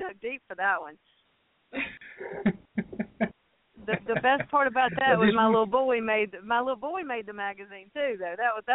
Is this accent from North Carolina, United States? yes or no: yes; Ellerbe, North Carolina, United States; And I grew up in Ellerby, North Carolina, about 15 minutes from a track called Rockingham